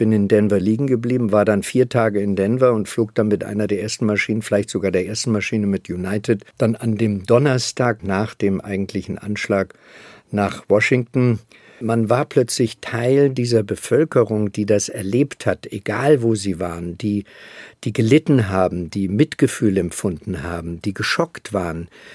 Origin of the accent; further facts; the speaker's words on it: Germany; weil um 12 Uhr musste ich als Westdeutscher mit meinem Pass raus.